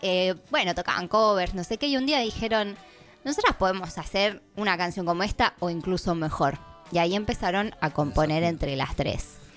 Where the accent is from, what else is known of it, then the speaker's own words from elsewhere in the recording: La Plata, Buenos Aires Province, Argentina; cada vez que ellas hablan de Los Ángeles y nombran su lugar de pertenencia, yo siento que hablan de La Plata